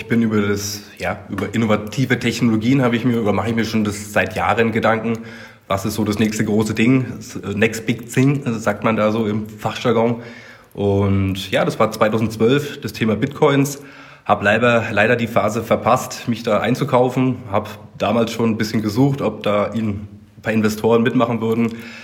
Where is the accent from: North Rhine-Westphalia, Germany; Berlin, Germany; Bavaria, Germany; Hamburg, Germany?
Berlin, Germany; born there; da ich ein gebürtiger Berliner bin und jetzt hier in dem schönen Mittelfranken lebe und arbeite